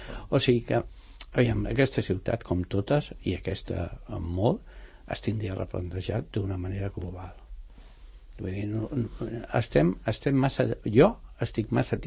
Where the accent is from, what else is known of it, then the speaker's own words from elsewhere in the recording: El Masnou, Catalonia, Spain; quan jo era petit i anava a Barcelona, jo sóc fill de Masnou, quan estudia a Barcelona als 13 anys